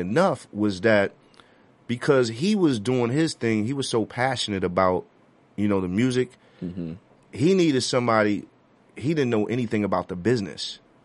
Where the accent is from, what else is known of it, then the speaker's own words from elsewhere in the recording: Bronx, New York, United States; Me and my partner, Jamie O, when we grew up together in the Bronx, we were right in the heart